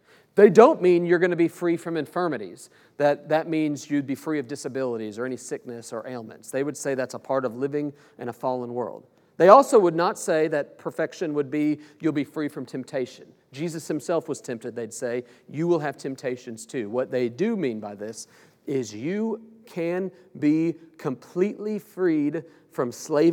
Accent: Oklahoma City, Oklahoma, United States; I'm from Oklahoma City. There's a big Church of the Nazarene headquarters there.

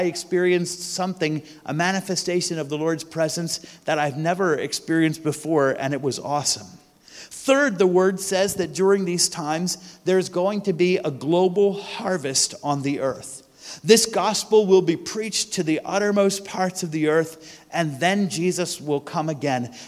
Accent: Philadelphia, Pennsylvania, United States; I'm just an American mutt from Philly. I eat soft pretzels with yellow mustard on them, and I like cheesesteaks.

